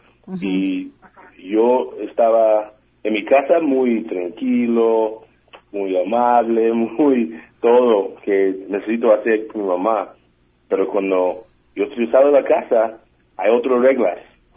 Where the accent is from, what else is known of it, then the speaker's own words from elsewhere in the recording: Oakland, California, United States; Spanish is a second language; yo soy de Oakland, California, y yo crecí en una ciudad a veces peligroso, a veces no, no muchos recursos